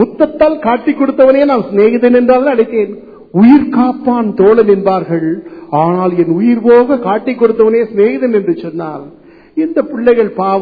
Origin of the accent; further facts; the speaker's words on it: India; நான் இந்தியாவை சேர்ந்தவன்